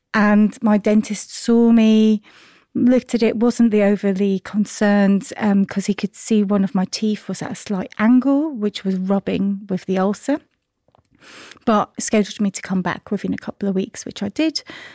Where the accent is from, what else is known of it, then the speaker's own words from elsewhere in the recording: Switzerland; moved away as an adult; now in United Kingdom; I'm actually originally from Switzerland. So I was born in Switzerland, grew up there, and then moved to the UK in 2007. So well over 15 years now.